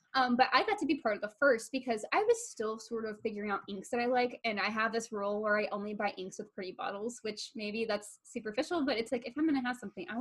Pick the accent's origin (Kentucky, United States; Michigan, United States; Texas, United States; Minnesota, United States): Texas, United States; now in California; I got two of the states because I grew up in Texas. So like, I had to get Texas and I live in California.